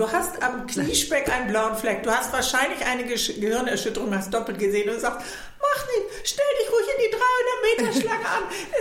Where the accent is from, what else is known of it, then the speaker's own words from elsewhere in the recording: Northern Germany, Germany; mein ganz schweres Hollandrad, was ich als Norddeutsche liebe